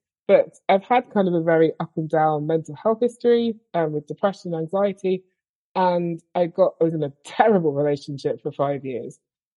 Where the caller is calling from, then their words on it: London, United Kingdom; I'm in very cold London.